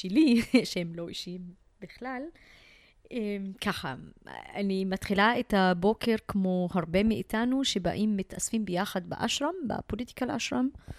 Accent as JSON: {"language": "Hebrew", "town": "Shibli", "region": "Northern District", "country": "Israel", "said": "גם כפלסטינית, גם כבדווית, כמוסלמית"}